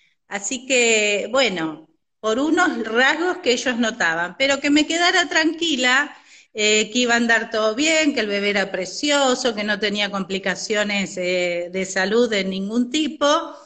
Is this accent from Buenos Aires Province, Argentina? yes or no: yes; San Antonio de Padua, Buenos Aires Province, Argentina; now in Trenque Lauquen, Argentina; Sí, de la zona oeste, y ahora estoy en el oeste de la provincia, porque Trenquelauquen está bien al oeste de la provincia.